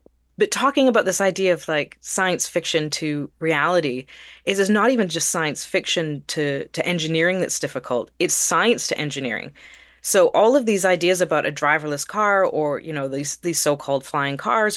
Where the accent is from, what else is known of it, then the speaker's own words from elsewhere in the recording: Canada; I was born in Canada.